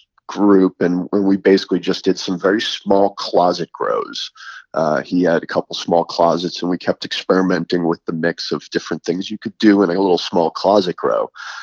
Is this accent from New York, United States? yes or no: yes; New York, United States; also born or lived in Florida; I was from New York originally, and we really wanted to get back to the Northeast